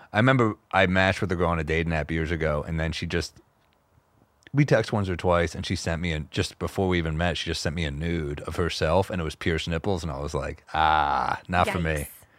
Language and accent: English; New York, United States; So, yeah, I like cooking, but I'm a New Yorker.